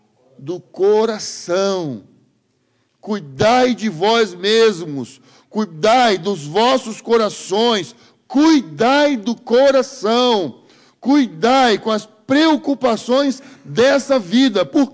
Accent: Jundiaí, São Paulo, Brazil; E lá na minha cidade, em Jundiaí, uma grande favela, num dia de chuva, caiu um barraco

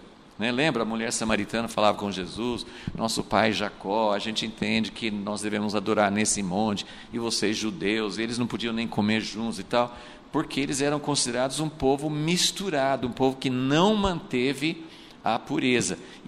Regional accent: United States; Portuguese is a second language; now in Brazil; eu vim dos Estados Unidos e eu estou num processo, né, de mais de 50 anos de ser assimilado pela cultura brasileira. Hoje eu sou muito mais fluente em português do que em inglês, né?

